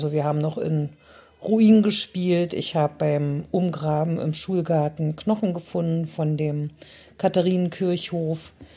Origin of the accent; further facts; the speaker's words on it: Magdeburg, Saxony-Anhalt, Germany; Als Kind war Magdeburg für mich ja eben die normale Umgebung. Ich kannte nichts anderes, hatte leider auch keine Großeltern auf dem Land